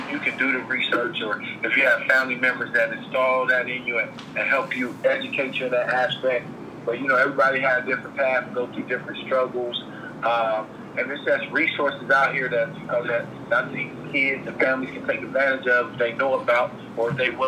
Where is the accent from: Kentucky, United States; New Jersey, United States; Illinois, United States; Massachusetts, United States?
Illinois, United States; Chicago; You know, at the young days, growing up in Chicago